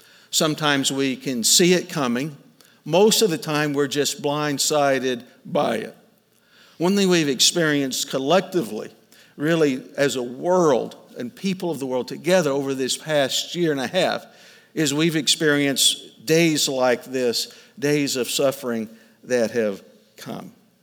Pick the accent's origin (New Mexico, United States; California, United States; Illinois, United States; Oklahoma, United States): Oklahoma, United States; anytime I travel outside of Oklahoma and with people or groups of friends, they learn I'm from Oklahoma.